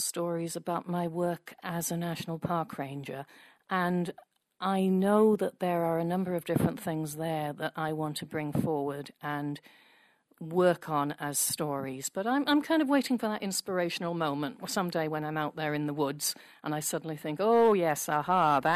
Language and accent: English; Cardiff, Wales, United Kingdom; now in Vermont, United States; I'm originally from Cardiff in Wales. I've lived in Vermont, however, on and off for the best part of 30 years.